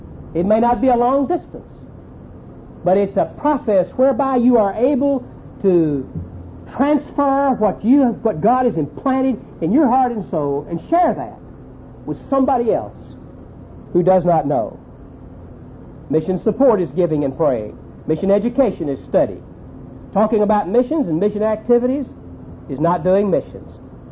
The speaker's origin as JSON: {"language": "English", "town": "Knoxville", "region": "Tennessee", "country": "United States", "tie": "born or raised there", "said": "Bill Wallace was from my hometown, Knoxville, Tennessee."}